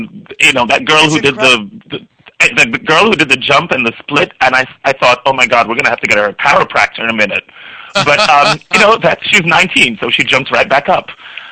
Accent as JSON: {"language": "English", "country": "Jamaica", "tie": "born there", "moved": "yes", "said": "When I first moved to this country, I was born in Jamaica, by the way."}